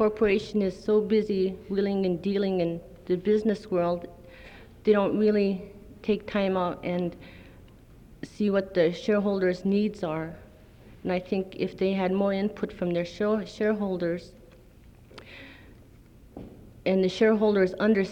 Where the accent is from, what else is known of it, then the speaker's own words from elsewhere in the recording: Nondalton, Alaska, United States; from Nundalton